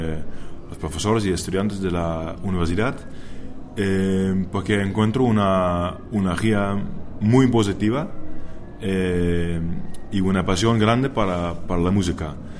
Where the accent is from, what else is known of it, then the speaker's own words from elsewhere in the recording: Thorn, Netherlands; Spanish is a second language; Sí, yo nací en Torn, un pueblo en Holanda, donde hay dos bandas sinfónicas, y casualmente las dos más grandes y más importantes del país.